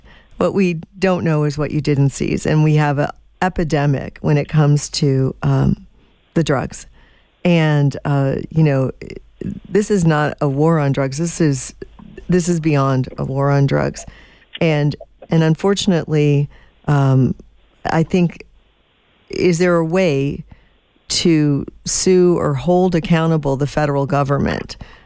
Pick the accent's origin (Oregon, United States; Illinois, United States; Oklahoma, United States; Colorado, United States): Illinois, United States; You know, I grew up outside of Chicago. There's tons of jokes to be told there.